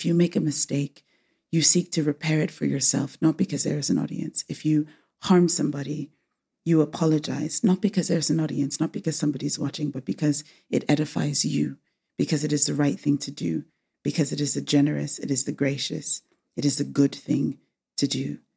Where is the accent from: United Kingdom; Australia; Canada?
United Kingdom; England; born there; also born or lived in United States / Rome, Italy / Berlin, Germany / Lisbon, Portugal; I was born in England. I was educated in the United States. And back in England, I've lived in Rome, I've lived in Berlin, I've lived in Lisbon.